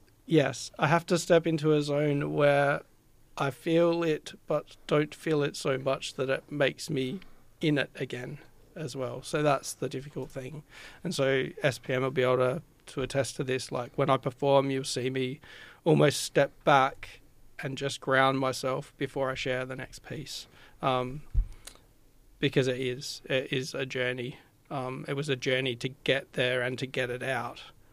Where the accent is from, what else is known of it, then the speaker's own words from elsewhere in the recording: South Australia, Australia; So I'm a poet from South Australia.